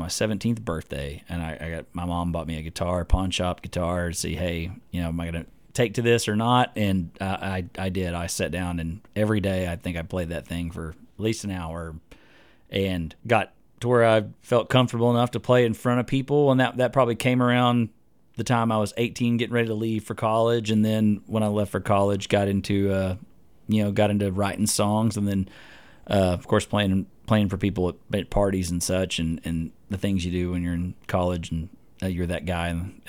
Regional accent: Magnolia, Texas, United States; I grew up in Southeast Texas, actually, so around the Houston area. Specifically, Magnolia is kind of what I call my hometown.

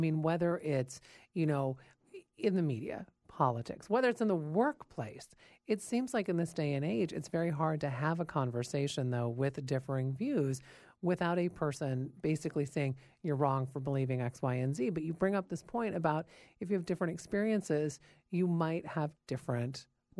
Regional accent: West Coast, United States; Now, granted, I grew up in the West Coast. I am white, so I would not have needed something like this.

